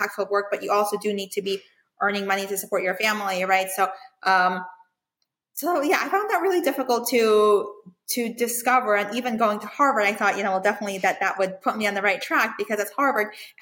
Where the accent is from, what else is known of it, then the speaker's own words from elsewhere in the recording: Ukraine; now in United States; I'm from Ukraine.